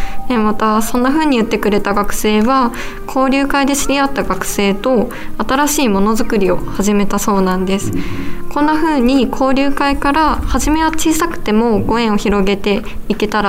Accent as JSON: {"language": "Japanese", "town": "Kitakyushu", "region": "Fukuoka", "country": "Japan", "tie": "born or raised there", "moved": "yes", "lives_now": "Nagaoka, Japan", "said": "私は実は生まれ育ったのが福岡県の北九州市という場所なんですけど、はい、で今地元のその北九州を離れて長岡に移住するきっかけとなったのは結婚です。"}